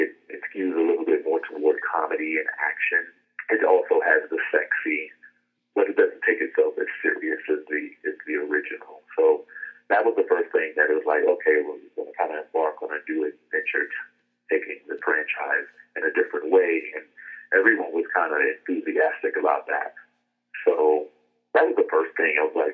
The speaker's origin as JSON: {"language": "English", "region": "New York", "country": "United States", "said": "I'm all from New York, so I used to go to Toronto."}